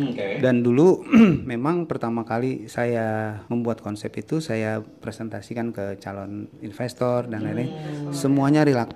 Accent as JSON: {"language": "Indonesian", "region": "Kalimantan", "country": "Indonesia", "said": "Terus saya kan kebetulan dari Kalimantan asalnya."}